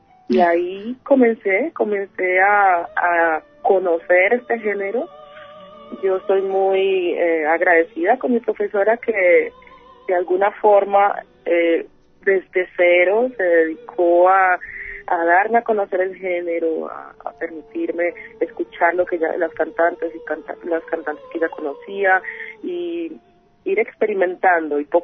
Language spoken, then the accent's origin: Spanish; Buenaventura, Valle del Cauca, Colombia; born there; Yo nací en Buenaventura, en un barrio que se llama El Trapiche.